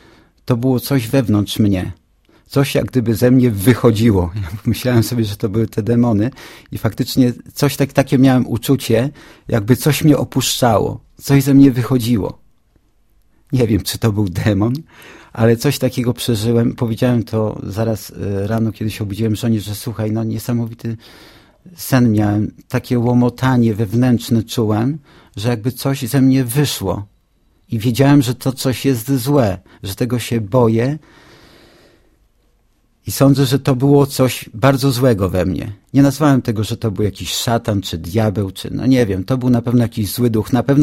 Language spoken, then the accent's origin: Polish; Czarna Białostocka, Podlaskie Voivodeship, Poland; tam gdzie się wychowywałem, tam gdzie mieszkałem, to są moje strony rodzinne, to jest Białystok, to jest Puszcza Knyszyńska, to są lasy wokoło, to niedokładnie może to miejsce, miasto, ale właśnie to było miasteczko między Sokółką a Białymstokiem, nazywa się Czarna Białostocka.